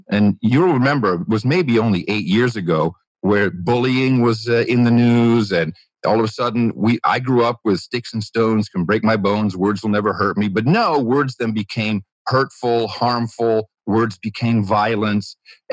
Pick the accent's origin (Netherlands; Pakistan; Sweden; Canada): Netherlands; Growing up in the Netherlands had pros and cons.